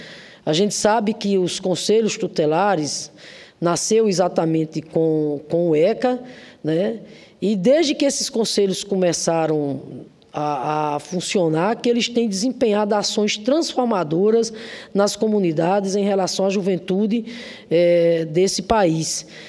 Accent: Rio Grande do Norte, Brazil; lá no meu estado, Rio Grande do Norte.

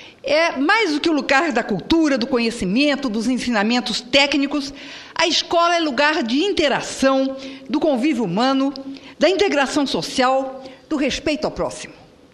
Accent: Mato Grosso do Sul, Brazil; eu venho de Mato Grosso do Sul

